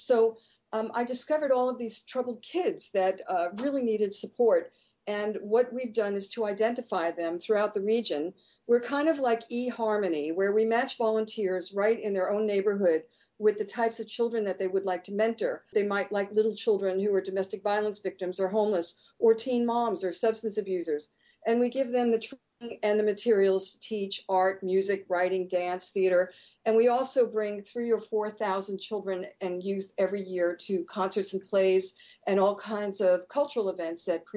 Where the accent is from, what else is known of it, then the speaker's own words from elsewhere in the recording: Long Island, New York, United States; now in Los Angeles, United States; I'm originally from Long Island in New York, but when I've lived in LA for over 30 years